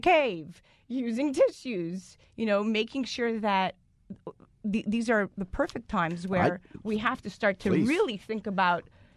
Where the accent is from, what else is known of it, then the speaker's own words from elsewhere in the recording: Canada; now in United States; I came here from Canada, and when I came and I signed to Elite New York under Monique Pollard, he at the time was Miramax Films, and I needed, as a Canadian, a visa.